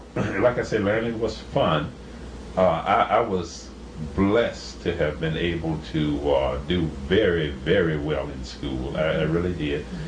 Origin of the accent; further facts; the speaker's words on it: Esmont, Virginia, United States; if I went in almost any direction and told persons there, older people, that I was from Esmont, they would say, "Did you ever know Buster Scott?"